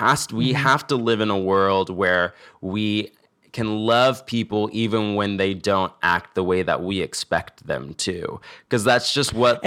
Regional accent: Utah, United States; I think a lot of people, especially the ones that we grew up with in Utah, again, grew up I remember living in Utah

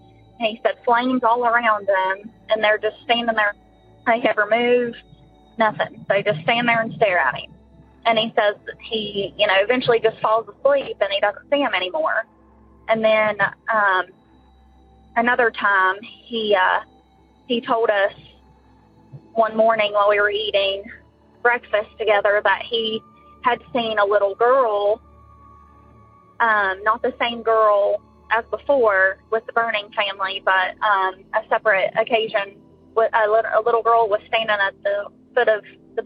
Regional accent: West Virginia, United States; I'm from West Virginia.

